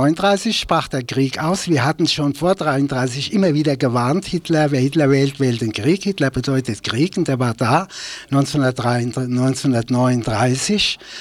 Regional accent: Frankfurt, Hesse, Germany; Und haben wir gleich illegal gearbeitet in meiner Heimatstadt. Ich komme ja aus Frankfurt.

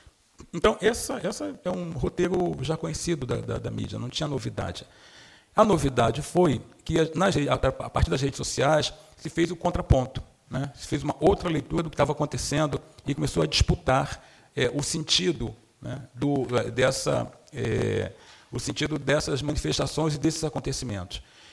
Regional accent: Brazil; ainda vamos demorar um tempo, nós, como brasileiros, para ter realmente uma interpretação completa sobre o que aconteceu, né?

